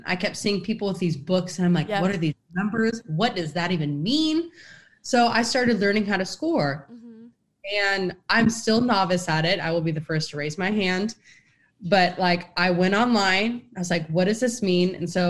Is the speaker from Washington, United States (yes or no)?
yes; Seattle, Washington, United States; Like I just liked the Mariners because I'm from the Seattle area and I would go to a game or two a season.